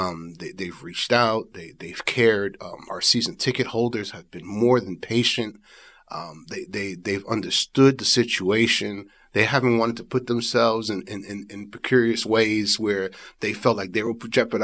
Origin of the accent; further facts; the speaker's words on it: New York, United States; Growing up in New York, obviously Broadway, you have that multicultural mix.